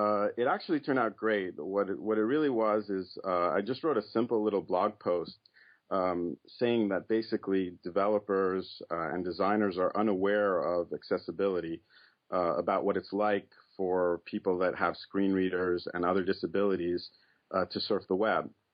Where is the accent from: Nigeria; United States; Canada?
Canada; It's like it was in all over Canada, but when I heard that my hometown had it, I'm like, wow, it's like, you know, people you grew up with would be reading the paper.